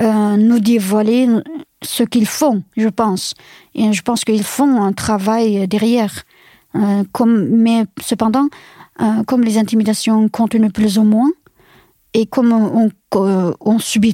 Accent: France; Je suis vraiment contente en tant que Française, parce que j'avais vraiment honte de ce silence assourdissant de la France, de mon pays, disons.

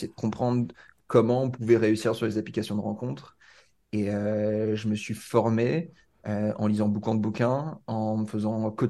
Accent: Aix-en-Provence, Provence-Alpes-Côte d'Azur, France; now in Marseille, France; Alors, je suis à Marseille, je viens d'Aix, mais je suis à Marseille.

